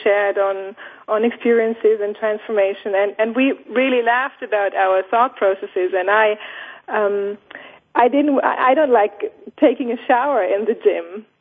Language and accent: English; Cologne, North Rhine-Westphalia, Germany; I'm from Cologne